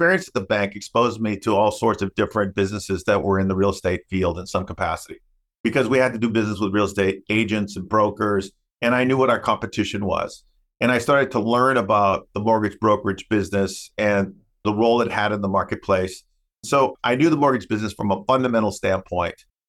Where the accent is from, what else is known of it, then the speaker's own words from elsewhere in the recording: United States; born there; Well, because I'm a English speaking, US born Latino, people think that my upbringing wasn't necessarily traditional from a Latino standpoint, and it was. My mom was a Spanish speaking person first.